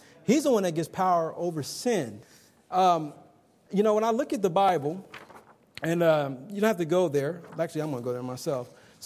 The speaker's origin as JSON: {"language": "English", "region": "Ohio", "country": "United States", "said": "You remember when I was stationed in Naval Base San Diego? I'm from Ohio."}